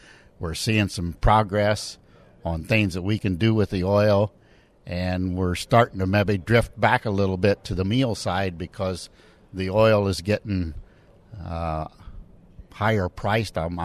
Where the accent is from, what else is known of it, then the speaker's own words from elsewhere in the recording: Ohio, United States; I'm from Northwest Ohio, and I'm on the New Uses Committee of USB